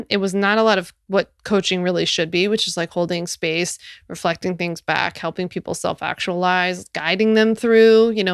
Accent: Philadelphia, Pennsylvania, United States; It was in my hometown of Philly, just so happened to be there

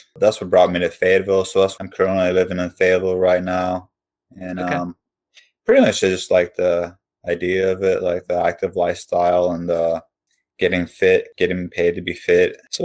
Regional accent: Northern Ireland, United Kingdom; now in North Carolina, United States; I'm from Northern Ireland, so I grew up there, born and raised. Yeah, I'm an American citizen.

